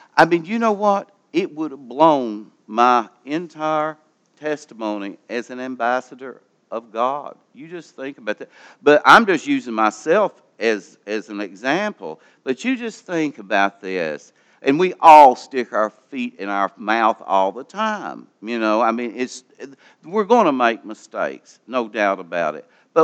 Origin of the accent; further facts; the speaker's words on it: United States; We're Christians, but yet we are American as well.